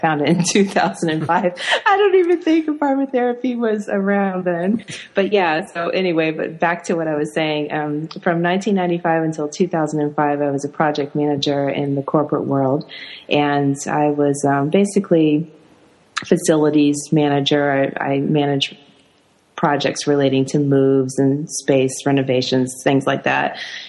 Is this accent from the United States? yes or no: yes; United States; now in Germany; I'm an American writer and design consultant, but I'm living in Germany at the moment.